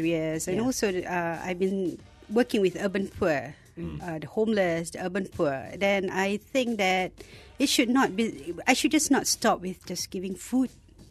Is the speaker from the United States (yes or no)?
no; Malaysia; So as a Malaysian or anyone in the world, as a matter of fact, so what are you doing for your country?